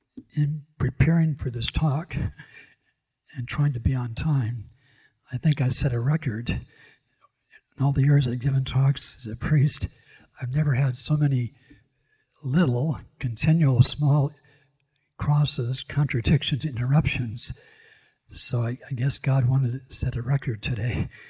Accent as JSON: {"language": "English", "region": "California", "country": "United States", "tie": "born or raised there", "moved": "as an adult", "said": "I was 24 years of age just a few years ago when I came here. And I came from California, and I grew up in the 50s and early 60s."}